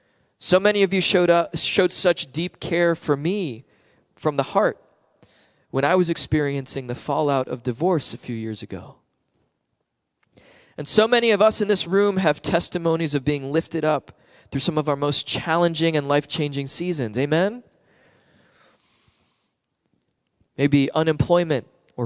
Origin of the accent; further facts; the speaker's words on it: Florida, United States; Growing up in Florida and living near the water